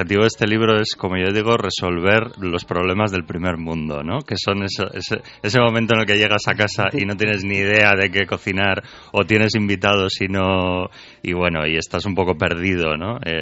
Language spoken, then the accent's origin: Spanish; Bilbao, Basque Country, Spain; Yo, a ver, soy de Bilbao, hay que partir de ese hecho, ¿no?